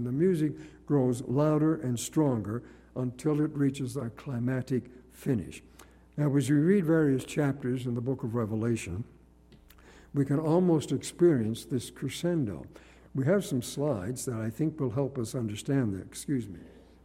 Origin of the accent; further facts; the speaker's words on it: Nova Scotia, Canada; Now you know I come from Nova Scotia